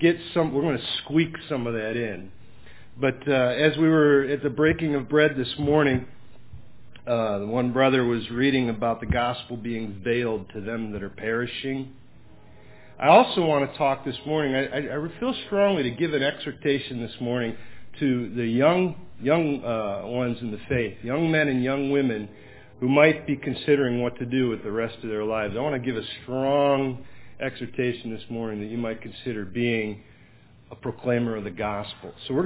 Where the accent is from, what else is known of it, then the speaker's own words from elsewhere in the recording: Cleveland, Ohio, United States; I'm from the Cleveland, Ohio area